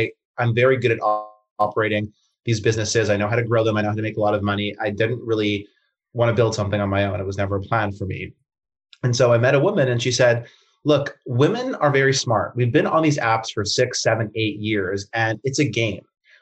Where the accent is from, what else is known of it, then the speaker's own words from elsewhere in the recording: Canada; now in United States; I'm Canadian originally, living in the US for many years now